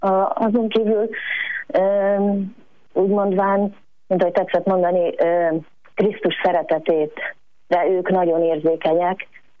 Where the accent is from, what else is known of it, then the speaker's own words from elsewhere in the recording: Vojvodina, Serbia; Vajdaságból származunk, tehát ott a cigányság jelen van úgy szintén